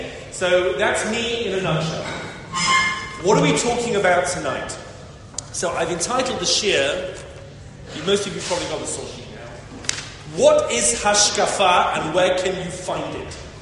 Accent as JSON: {"language": "English", "region": "England", "country": "United Kingdom", "said": "I talk like a regular English-speaking person, right? Because I'm originally from England."}